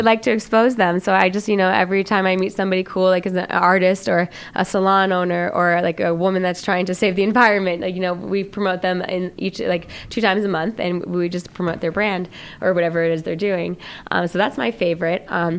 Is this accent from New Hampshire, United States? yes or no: yes; New Hampshire, United States; It was, okay, so I grew up in New Hampshire, and my parents, they ended up getting divorced.